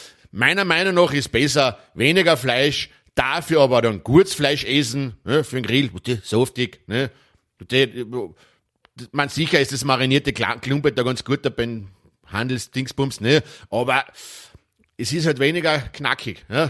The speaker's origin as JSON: {"language": "German", "country": "Austria", "said": "bei uns in Österreich"}